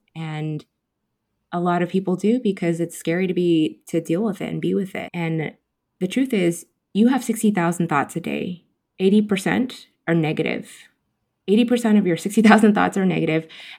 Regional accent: California, United States; born and raised in Silicon Valley, like you kind of keep going.

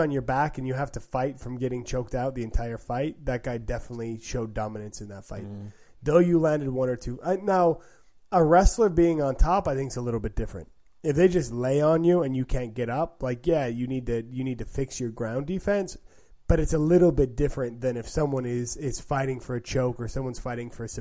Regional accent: Mississippi, United States; it's a Mississippi flag, and they were there to support me, and we're from Mississippi.

